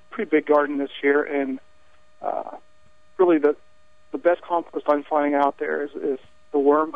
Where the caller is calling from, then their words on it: Carlisle, Pennsylvania, United States; I'm calling from Carlisle, Pennsylvania.